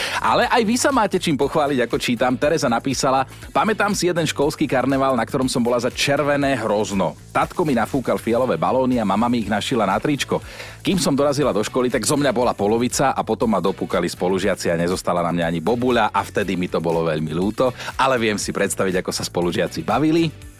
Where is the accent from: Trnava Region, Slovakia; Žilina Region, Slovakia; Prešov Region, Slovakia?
Trnava Region, Slovakia; Trnava; U nás v Trnave sa tomu hovorí aj pipka, niekto to volá indiánky